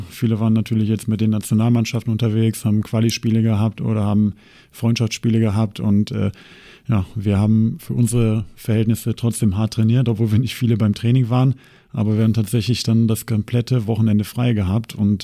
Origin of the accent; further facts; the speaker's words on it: North Rhine-Westphalia, Germany; ich bin ja aus dem Ruhrgebiet